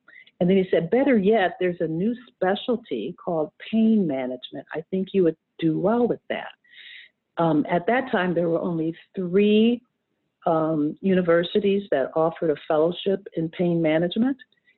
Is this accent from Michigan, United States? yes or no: yes; Michigan, United States; Well, I grew up in Michigan. My mother was a school nurse, and my father had never-ending education.